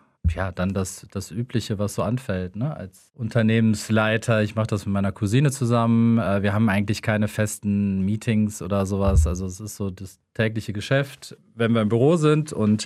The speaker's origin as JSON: {"language": "German", "town": "Krefeld", "region": "North Rhine-Westphalia", "country": "Germany", "tie": "born or raised there", "also_born_or_lived": "Münster", "said": "bin 47 Jahre alt, gebürtiger Krefelder und eigentlich auch leidenschaftlicher Krefelder."}